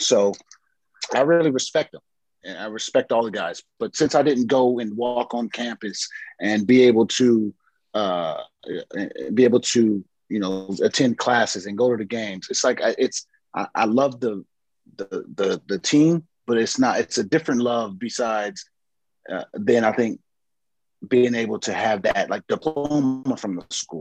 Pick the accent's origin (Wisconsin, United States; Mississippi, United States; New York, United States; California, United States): California, United States; San Diego; And, you know, me, I'm obviously from San Diego.